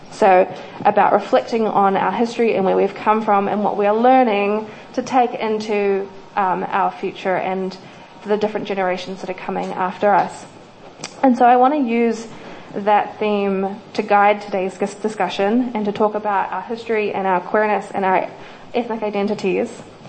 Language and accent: English; New Zealand; I grew up in Aotearoa, mostly in very, very Pākehā areas